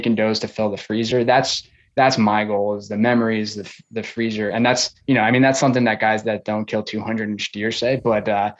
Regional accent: Long Island, New York, United States; So I grew up on Long Island, New York. So it's a lot of suburban hunting there.

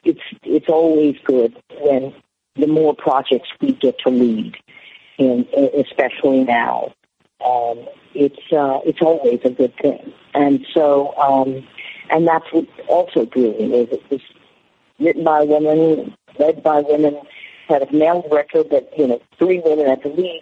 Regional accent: New Orleans, Louisiana, United States; I went to, you know, big public high school. I grew up in Algiers. You know, I grew up in the suburbs.

